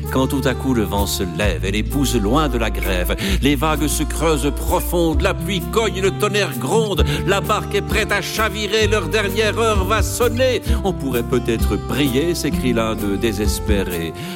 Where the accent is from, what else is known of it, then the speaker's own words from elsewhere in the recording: Vaud, Switzerland; Moi, par exemple, je suis vaudois.